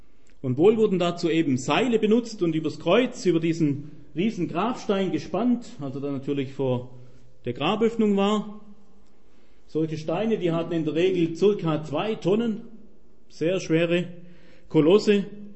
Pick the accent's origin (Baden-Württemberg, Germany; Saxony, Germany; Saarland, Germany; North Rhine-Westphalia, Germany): Baden-Württemberg, Germany; Ich kenne das von meiner Heimat, Schwäbische Alb